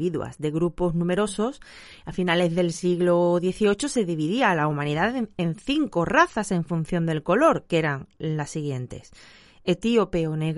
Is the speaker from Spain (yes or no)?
yes; Andalusia, Spain; Yo como andaluza cumplo poquitos tópicos.